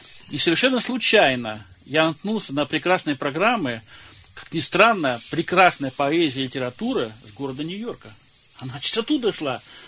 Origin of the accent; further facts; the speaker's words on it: Kolpashevo, Tomsk Oblast, Russia; born there; вот я родился в Колпашеве, потом, значит, поехал в университет